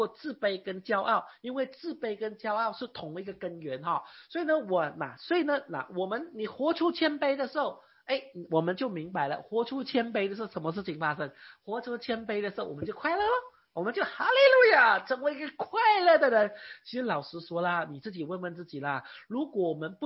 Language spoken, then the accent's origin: Chinese; Malaysia; 我是在马来西亚长大的嘛，我们主要学的是学马来文啊，那我们在学院跟大学主要学的是学英文啊，所以我们中文呢在我们学校只是一本书是中文而已